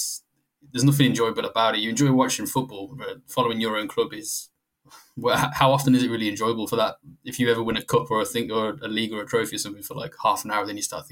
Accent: Birmingham, West Midlands, United Kingdom; I'm a lifelong Birmingham City fan, born and bred in Birmingham, in the east side of Birmingham.

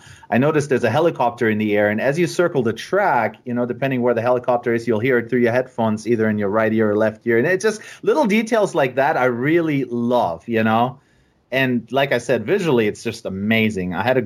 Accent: Dortmund, North Rhine-Westphalia, Germany; I mean, I'm from Dortmund. That's my hometown. So nice. Born and raised.

